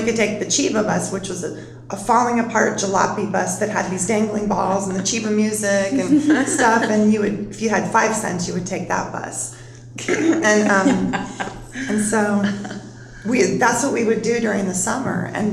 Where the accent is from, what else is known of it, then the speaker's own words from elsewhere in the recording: United States; also born or lived in Panama Canal Zone; We are American. I mean, we were in the 4th of July parade every year. I mean, it was a very American community.